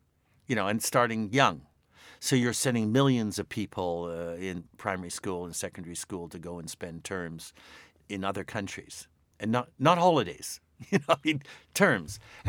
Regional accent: Canada; as a Canadian

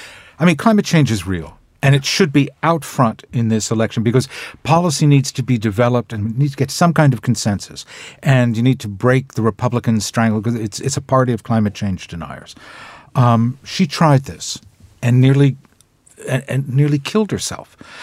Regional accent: United States; And I'm an American, obviously.

